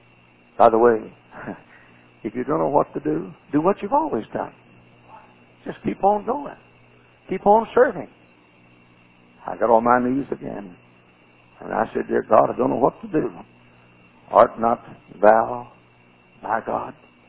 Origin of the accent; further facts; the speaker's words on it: Texas, United States; I was a Texan. I started to say my accent was strange, but it wasn't.